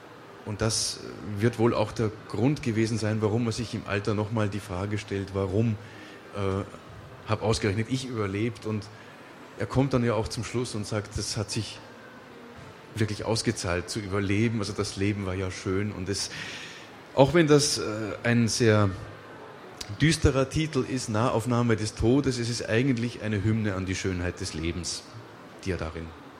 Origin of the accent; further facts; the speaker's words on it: Vienna, Austria; now in Kiel, Germany; Ich komme ursprünglich aus Wien. Es haben mich dann des Meeres und der Liebe Wellen nach Kiel verschlagen.